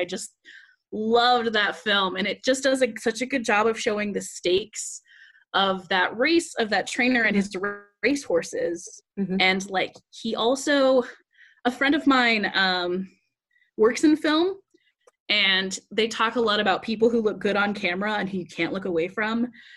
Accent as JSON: {"language": "English", "region": "Colorado", "country": "United States", "said": "I'm originally from Colorado"}